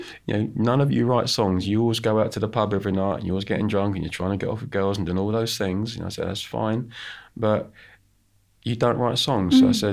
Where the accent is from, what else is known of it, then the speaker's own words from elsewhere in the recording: United Kingdom; I'm British